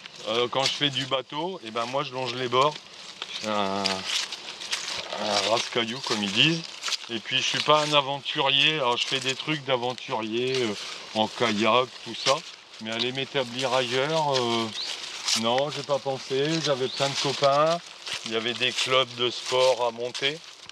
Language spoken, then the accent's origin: French; Clermont-Ferrand, Auvergne-Rhône-Alpes, France; Oui, moi je venais comme je suis né à Clermont. J'ai toujours vécu à Clermont. Je venais jouer là, ouais, à 12 ans, je venais là.